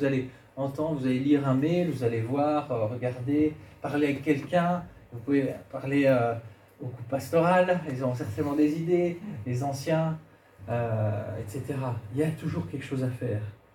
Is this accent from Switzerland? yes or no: yes; Romandy, Switzerland; moi, je viens de Suisse romande, hein, vers Genève.